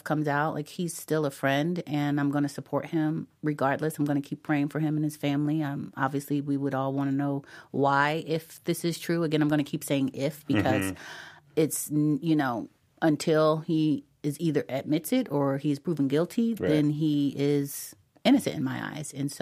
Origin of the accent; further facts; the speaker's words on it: Philadelphia, Pennsylvania, United States; I'm from West Philadelphia. Went to West Catholic high school for girls, and then I graduated from Overbrook High School.